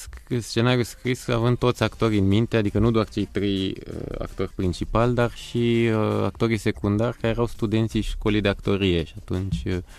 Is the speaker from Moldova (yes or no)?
no; Bucharest, Romania; Sunt bucureștean.